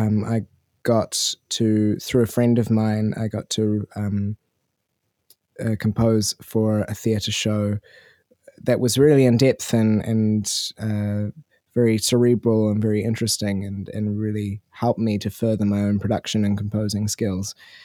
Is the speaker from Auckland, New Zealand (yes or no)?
yes; Auckland, New Zealand; now in Wellington, New Zealand; Well, I am a musician based in Wellington, Aotearoa. I grew up in Auckland.